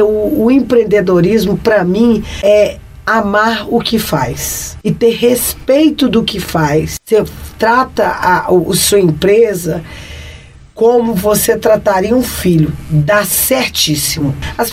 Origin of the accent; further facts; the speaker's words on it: Minas Gerais, Brazil; Então eu venho da Vila Olavo Costa, eu tenho o maior orgulho.